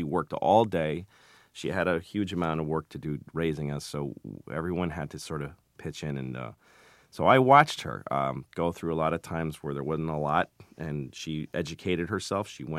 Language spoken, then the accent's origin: English; Boston, Massachusetts, United States; But I just loved stand-up my whole life, and I grew up in Boston